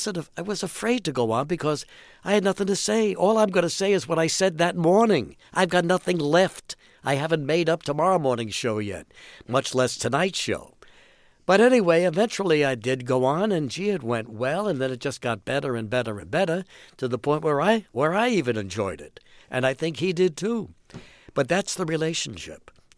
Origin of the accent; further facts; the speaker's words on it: Bronx, New York, United States; as a little boy growing up in the Bronx and as a guy trying to break into our business.